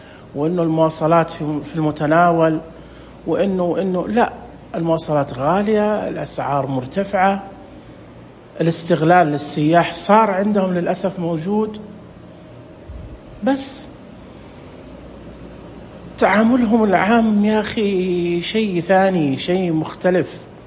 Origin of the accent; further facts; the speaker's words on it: Saudi Arabia; كم كنت أتمنى إنه يكون عندنا في السعودية ملتقى سياحي